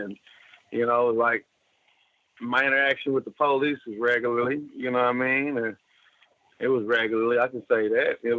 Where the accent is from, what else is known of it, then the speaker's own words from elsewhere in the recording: Oklahoma City, Oklahoma, United States; also born or lived in Clinton / Cushing; I was born in Oklahoma City, and I was raised back and forth from Oklahoma City to Clinton, Oklahoma. But, you know, I spent the majority of my time in Oklahoma City.